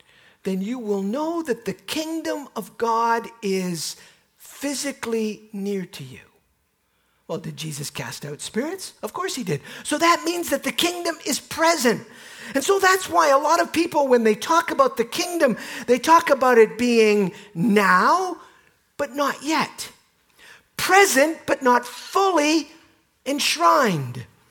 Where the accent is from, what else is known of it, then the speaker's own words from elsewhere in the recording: Canada; We're a little bit handicapped as Canadians on this one. Because we grew up in the Commonwealth.